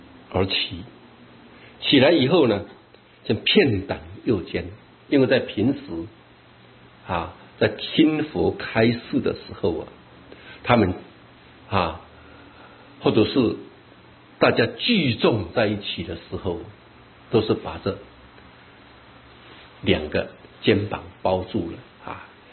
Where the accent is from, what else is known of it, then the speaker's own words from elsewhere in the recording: China; 我们中国人是两膝着地啊